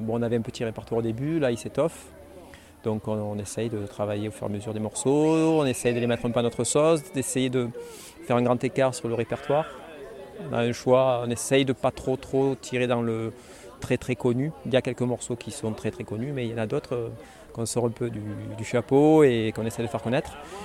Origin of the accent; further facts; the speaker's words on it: Malmoisson, France; De Malmoisson.